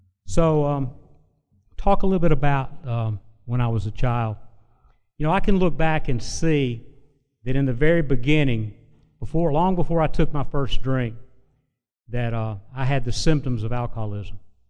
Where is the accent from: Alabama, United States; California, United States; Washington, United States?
Alabama, United States; Birmingham; I grew up in Birmingham, Alabama. I was the only child.